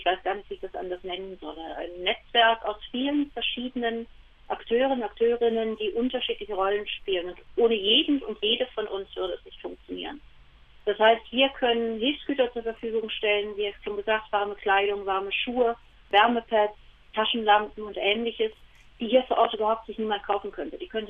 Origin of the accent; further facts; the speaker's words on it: Germany; Und das ist noch harmlos, denn wir sind Deutsche.